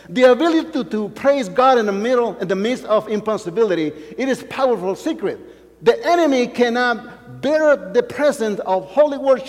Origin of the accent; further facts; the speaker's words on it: El Salvador; English is a second language; moved away; because I'm from El Salvador. So I left El Salvador when the civil war exploded.